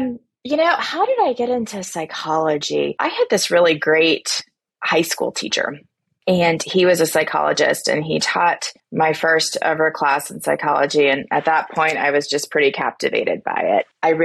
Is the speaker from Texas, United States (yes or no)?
yes; Texas, United States; So I come from a very small coastal town in Texas.